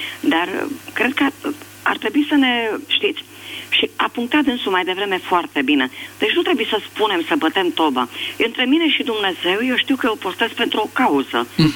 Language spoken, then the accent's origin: Romanian; Arad, Arad County, Romania; Sunt din Arad și sunt în vizită la cineva din Brașov.